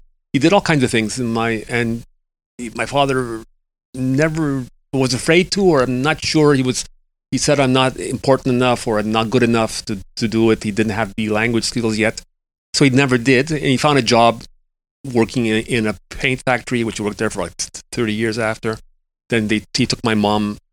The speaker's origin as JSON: {"language": "English", "town": "Westmount", "region": "Quebec", "country": "Canada", "tie": "born there", "said": "I was born in Westmount, Quebec, in a small mansion."}